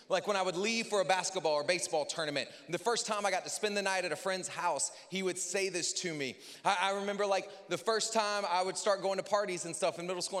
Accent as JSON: {"language": "English", "region": "the South", "country": "United States", "said": "I'd be like, yes, sir, sir, I'm from the South."}